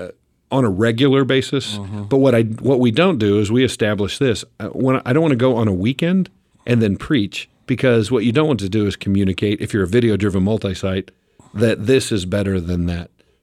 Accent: Great Bend, Kansas, United States; I grew up in Great Bend, went to college in Hayes, and was a youth pastor.

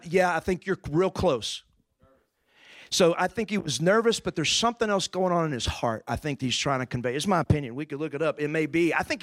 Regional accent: Texas, United States; I grew up in East Texas. I'm kind of a country boy.

